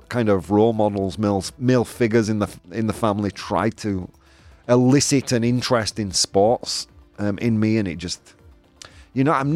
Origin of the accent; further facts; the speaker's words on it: United Kingdom; Quite often when people meet me, the first thing that they ask me about, me being British, is what football team I support.